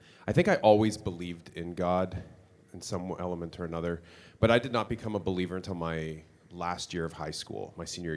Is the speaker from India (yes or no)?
no; Canada; now in Madison, United States; We've lived in Madison about a year and a half now. I'm originally from Canada.